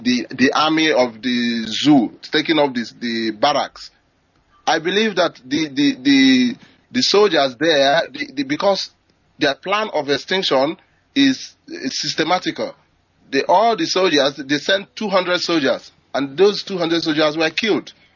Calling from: China; I'm calling from China.

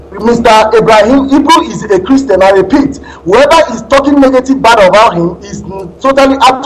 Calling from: Malaysia; calling from Malaysia.

